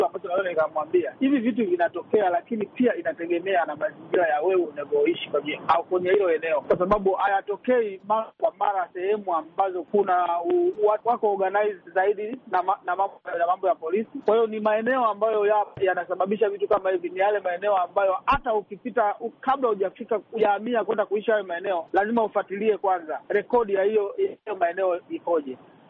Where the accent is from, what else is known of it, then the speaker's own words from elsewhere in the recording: Tanzania; now in United States; inanipa changamoto kidogo kutokana na maisha niliyokulia kule kwetu Tanzania